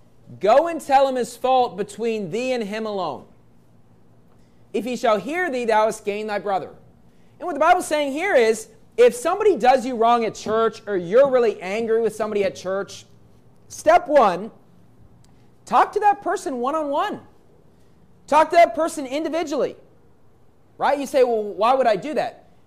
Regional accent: Philippines; probably, you know, over half the boys growing up in the Philippines at around my age, they had a dream of the same dream I had of being Michael Jordan

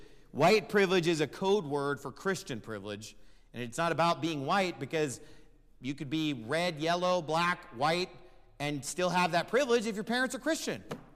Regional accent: United States; born there; thank God that I was born in America.

